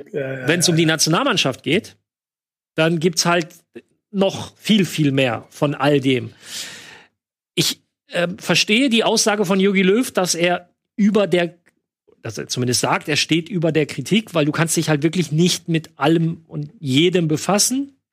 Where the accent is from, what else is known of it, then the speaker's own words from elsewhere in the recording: North Rhine-Westphalia, Germany; Düren ist ganz in der Nähe von da, wo ich aufgewachsen bin